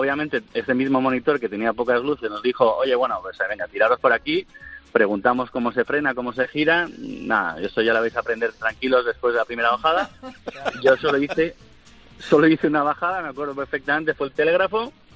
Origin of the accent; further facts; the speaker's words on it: Madrid, Community of Madrid, Spain; somos de Madrid